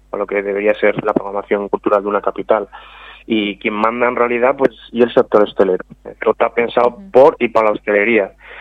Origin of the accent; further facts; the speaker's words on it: Oviedo, Asturias, Spain; Yo soy de Oviedo de toda la vida.